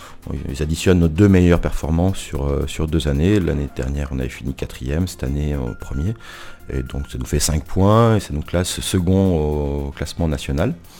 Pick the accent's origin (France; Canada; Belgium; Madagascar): France; Quintenas, Auvergne-Rhône-Alpes; Alors moi je suis de Quintenat et alors j'en ai fait petit